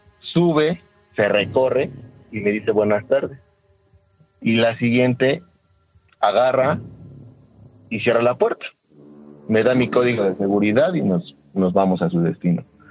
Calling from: Venustiano Carranza, Mexico City, Mexico; Desde la Venustiano Carranza.

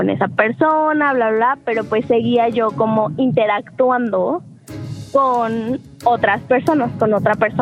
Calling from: Tlalpan, Mexico City, Mexico; De Tlalpan.

